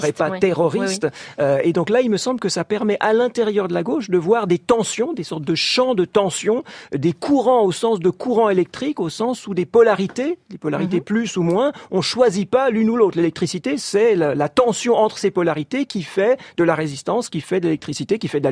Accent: Geneva, Switzerland; j'ai grandi à Genève et il y avait des maires communistes régulièrement à Genève

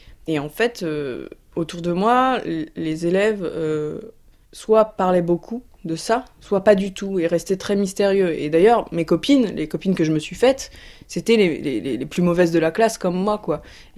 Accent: Bagnolet, Île-de-France, France; Donc j'ai grandi à Bagnolet, j'ai grandi dans un milieu plutôt populaire.

